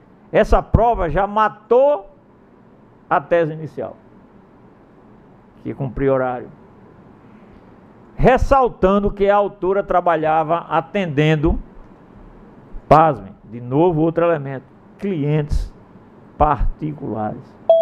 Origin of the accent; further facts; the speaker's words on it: Paraíba, Brazil; Lá em São Paulo, lá na minha terra, na Paraíba.